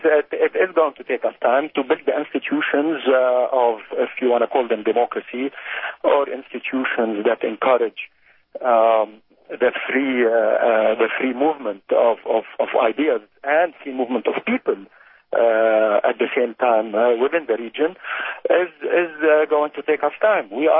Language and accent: English; Jordan; In Jordan, my home country where I am today